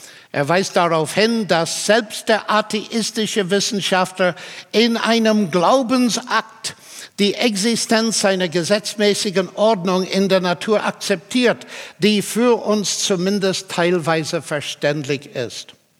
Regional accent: Northern Ireland, United Kingdom; German is a second language; ich komme aus Nordirland. Meine Eltern waren gläubig und die waren sehr ungewöhnlich, weil sie christlich waren, ohne sektierisch zu sein.

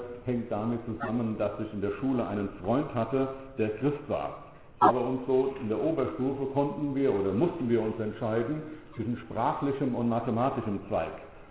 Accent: Dillenburg, Hesse, Germany; Ich komme aus Dillenburg, das ist eine ganz kleine Stadt im Hessischen.

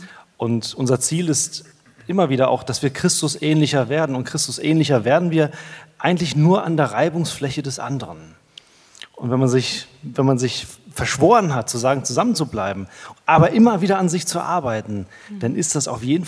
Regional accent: South Africa; German is a second language; moved away as an adult; now in Germany; ich bin in Südafrika groß geworden und geboren, als Missionarskind mit 19 Jahren nach Deutschland gekommen.

